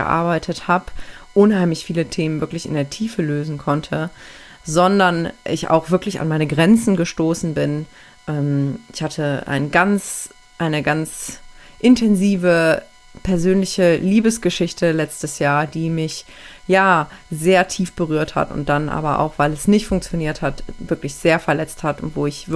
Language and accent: German; Aachen, North Rhine-Westphalia, Germany; moved away as an adult; dann bin ich einige Monate später sogar weggezogen, habe meine Heimat verlassen, weil meine Partnerin über 700 Kilometer von meiner Heimatstadt Aachen entfernt wohnt